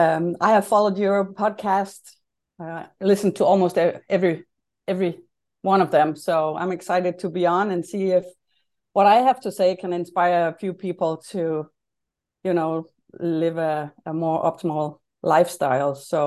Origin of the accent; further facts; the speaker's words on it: Lemvig, Central Denmark Region, Denmark; English is a second language; moved away as an adult; now in United States; Started my health food store in my hometown, Lemvig, in the western part of Denmark, and sold that one before we moved to the States.